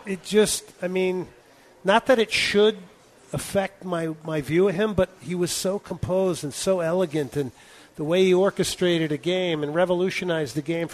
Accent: Chatham, New Jersey, United States; I grew up in Chatham, New Jersey. You know, my team was the New York Cosmos.

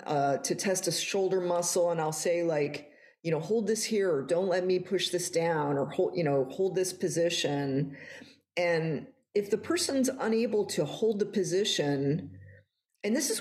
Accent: Connecticut, United States; And me and my siblings decided that we were going to gather in Connecticut in our hometown.

